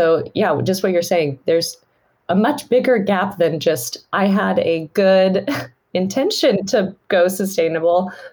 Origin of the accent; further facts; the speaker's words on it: United States; now in United Kingdom; I'm obviously an American living in the UK, though.